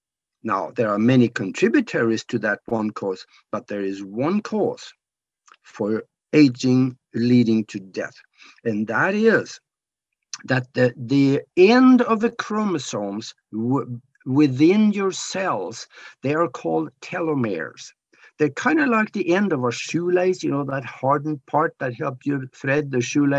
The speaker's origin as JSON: {"language": "English", "country": "Norway", "tie": "born or raised there", "said": "I grew up in Norway, so I know a little bit about those guys"}